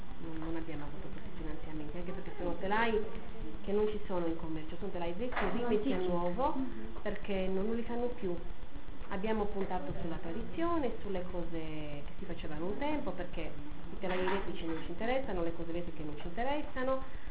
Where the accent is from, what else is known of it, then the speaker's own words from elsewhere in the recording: Sardinia, Italy; io non sono di Seulo, sono di un paesetto vicino a Oristano